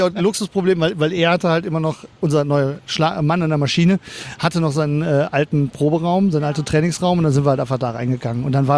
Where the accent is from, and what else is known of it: North Rhine-Westphalia, Germany